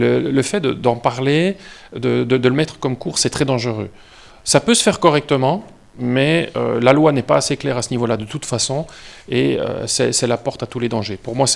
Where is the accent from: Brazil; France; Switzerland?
Switzerland; Valais; Je suis valaisan